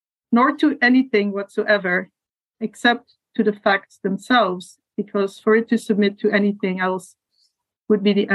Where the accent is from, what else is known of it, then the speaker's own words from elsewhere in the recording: Brussels, Belgium; first language Flemish; English is a second language; But I was born and raised in Brussels. And then the next question people ask usually, so you speak French? The answer is no, I speak Flemish.